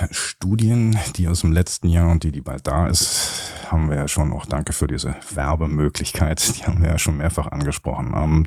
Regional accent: Berlin, Germany; born there; als gebürtiger Berliner

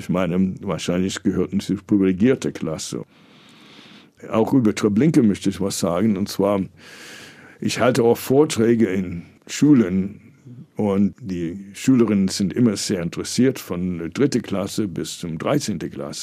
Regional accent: New York, United States; Ich bin ja Jahrgang 53 in New York geboren, aufgewachsen

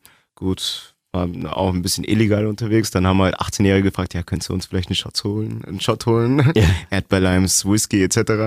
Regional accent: East Germany, Germany; Ich bin Ossi, wie gesagt.

